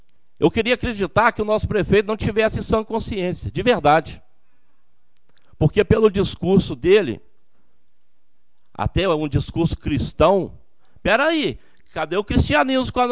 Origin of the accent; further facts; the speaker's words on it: Rio Novo, Minas Gerais, Brazil; Eu sou de Rio Novo.